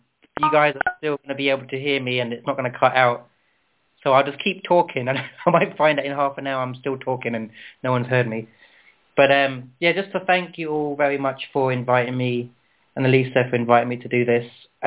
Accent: England, United Kingdom; now in United States; I was going to sort of maybe start off with kind of growing up in England and then what happened next and what happened next and what happened next until I came to the United States

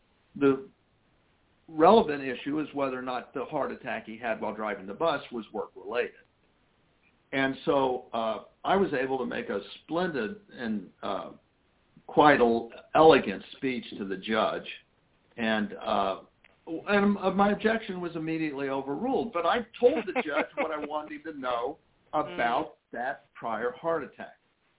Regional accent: Cincinnati, Ohio, United States; Yes, I grew up in Cincinnati. My mother still lives here. I have three children who still live here

